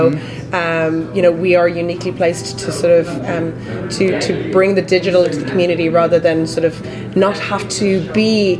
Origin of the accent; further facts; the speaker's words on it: Canada; now in United States; and I'm the Canadian blow-in to the American system as well